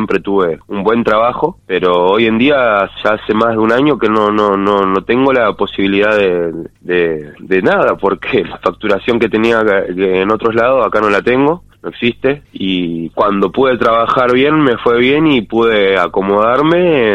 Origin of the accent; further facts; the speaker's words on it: Buenos Aires, Argentina; now in El Bolsón, Argentina; Y yo soy oriundo de Buenos Aires, pero no vivo en Buenos Aires hace alrededor de 10 años. Tengo un hijo que nació acá.